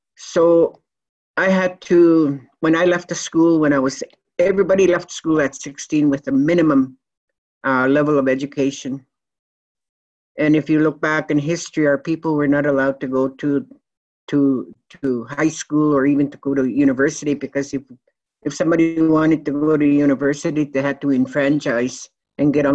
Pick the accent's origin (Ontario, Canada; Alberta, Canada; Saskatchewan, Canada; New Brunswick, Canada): Alberta, Canada; Maskwacis; I was born and raised in Musquatchees. I was born many years ago in a tent in a cold winter in January.